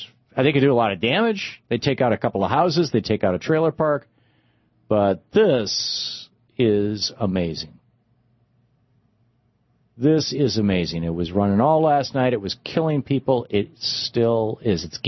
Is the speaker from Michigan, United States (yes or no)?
yes; Michigan, United States; When I was a kid growing up in Michigan, I've seen tornadoes off in the distance.